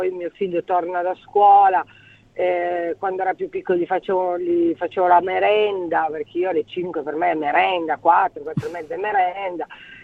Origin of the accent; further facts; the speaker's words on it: Turin, Piedmont, Italy; io sono del nord, come te, sono di Torino, sono non piemontese, però io in Piemonte ho sempre mangiato tardi